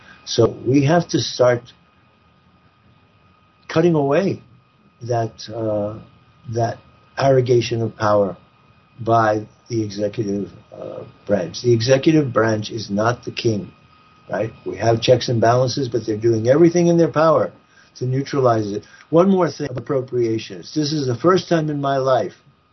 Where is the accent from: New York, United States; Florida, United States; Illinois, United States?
New York, United States; New York City; as a New Yorker who lived here through 9/11 and the aftermath and the pre-9/11